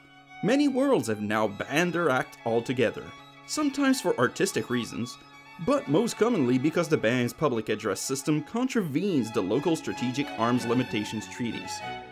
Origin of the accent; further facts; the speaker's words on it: Montreal, Quebec, Canada; Where are you from? I'm from Montreal, Canada.